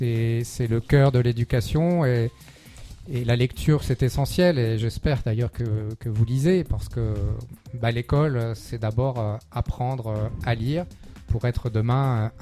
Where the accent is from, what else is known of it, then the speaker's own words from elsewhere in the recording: La Rochelle, Nouvelle-Aquitaine, France; je suis né à La Rochelle, j'ai toujours vécu dans cette ville que j'adore. Et je connais bien le quartier de Mireuil puisque j'ai vécu les 14 premières années de ma vie au Lincoln, qui n'est pas loin.